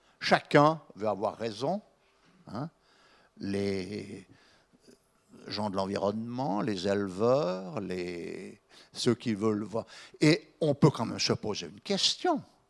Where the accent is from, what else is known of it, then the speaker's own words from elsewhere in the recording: Les Bayards, Neuchâtel, Switzerland; moi je suis originaire des Bayards.